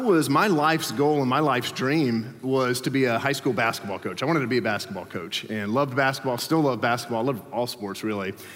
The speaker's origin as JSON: {"language": "English", "region": "Alabama", "country": "United States", "tie": "born there", "said": "and I was born down south as well in Alabama, and so we had never really moved. We had never gone north."}